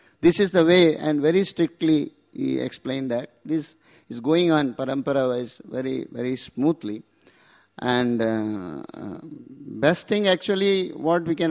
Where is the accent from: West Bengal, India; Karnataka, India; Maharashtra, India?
Karnataka, India; Udupi; born there; English is a second language; even though I was born in Udipi, I was not knowing the importance of Krishna.